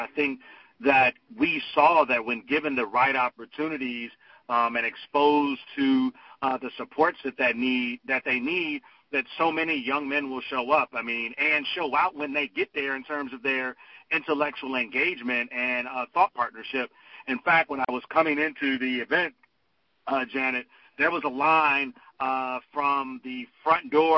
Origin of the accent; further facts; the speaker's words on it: Detroit, Michigan, United States; he overheard I was from Detroit.